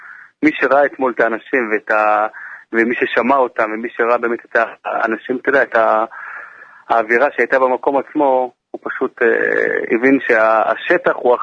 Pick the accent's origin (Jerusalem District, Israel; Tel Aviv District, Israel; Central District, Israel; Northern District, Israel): Jerusalem District, Israel; Jerusalem; אני כילד, כנער, גדלתי שם, התפלתי שם עשרות שנים במקום הזה.